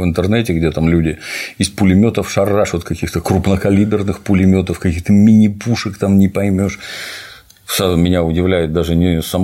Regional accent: Russia; now in United States; А вы откуда? Я говорю, я из России.

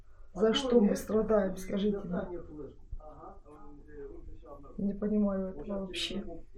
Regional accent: Zaporizhzhia Oblast, Ukraine; moved away as an adult; Хотя я сама из Запорожской области, извините меня. Да? Я здесь живу с 2010 года.

